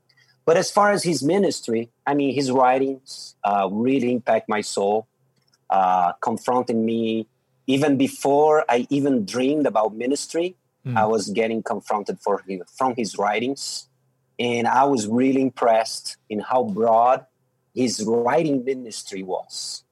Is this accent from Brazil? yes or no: yes; Brazil; from Brazil.